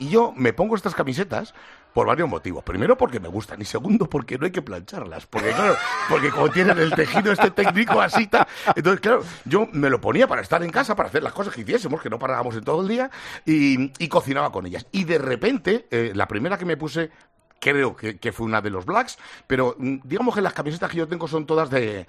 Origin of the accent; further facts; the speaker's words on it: Madrid, Community of Madrid, Spain; viviendo en aquella casa en la que nos criamos, en Carabanchel Alto